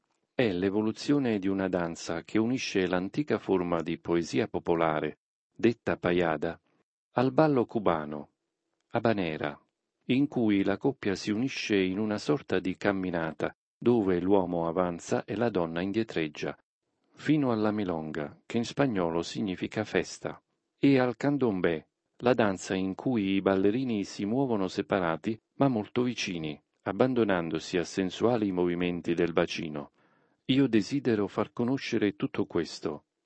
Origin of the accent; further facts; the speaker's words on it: Buenos Aires, Argentina; now in Italy; per portare la vera storia del tango e del mio paese natale, Buenos Aires, proprio in questa meravigliosa nazione